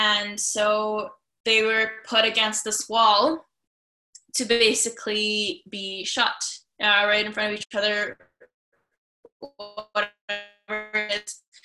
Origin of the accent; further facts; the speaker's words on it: Moldova; born there; English is a second language; So I'm from Europe. I was born in Moldova.